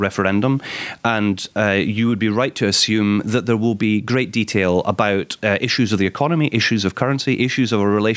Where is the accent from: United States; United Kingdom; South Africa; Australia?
United Kingdom; Wimbledon, London; born there; notwithstanding my accent. I am English by birth. I was born in Wimbledon.